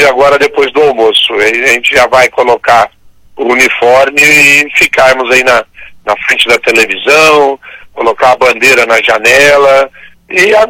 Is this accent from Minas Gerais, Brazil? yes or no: no; Maringá, Paraná, Brazil; Não, eu sou, na realidade, eu sou de Maringá.